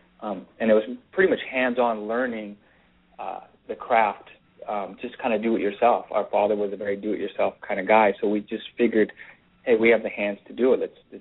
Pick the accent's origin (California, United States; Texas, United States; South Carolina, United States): California, United States; also born or lived in El Centro, California; Although I was born in El Centro, California, I was raised in the Valley of Sacramento. So the Central California was our playground.